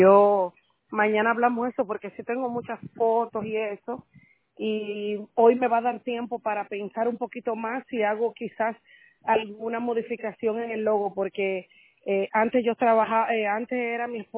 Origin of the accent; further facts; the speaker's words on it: Dominican Republic; No, somos dominicanos.